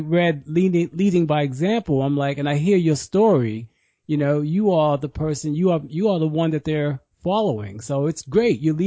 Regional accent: New York, United States; Whether I'm from New York, you're from North Carolina, we're all trying to do something to help people become healthier

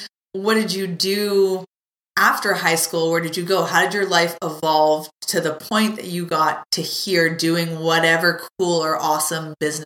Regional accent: Penticton, British Columbia, Canada; also born or lived in Lake Country / Kelowna; because I moved around from Penticton to Lake Country to Kelowna, and then again, I never really had a childhood, you know, group of friends or a pod of friends that you could cling to.

